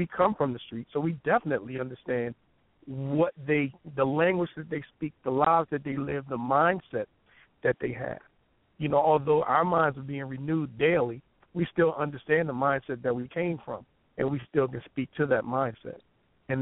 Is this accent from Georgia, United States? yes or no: no; Philadelphia, Pennsylvania, United States; We're from Philadelphia, in case you don't know.